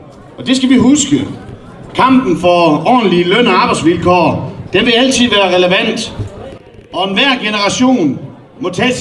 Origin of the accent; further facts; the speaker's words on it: Esbjerg, Region of Southern Denmark, Denmark; Den skal lidt højere op, fordi jeg kommer jo fra Esbjerg.